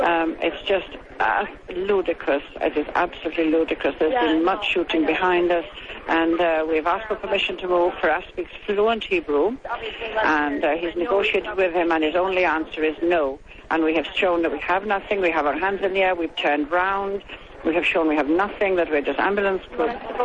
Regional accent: United Kingdom; Oh, I'm from Britain.

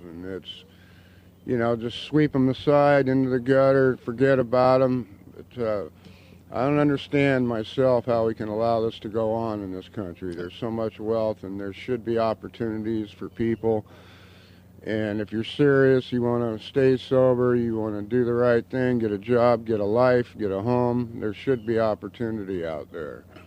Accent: Arizona, United States; I've been homeless for 6 years. I'm from Arizona.

